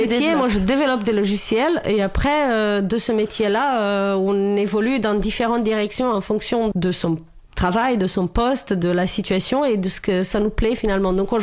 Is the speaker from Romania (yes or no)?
yes; Romania; moi je viens de Roumanie, à la base, je suis roumaine. D'ailleurs, j'aime bien dire que je suis roumaine plutôt que je viens de Roumanie.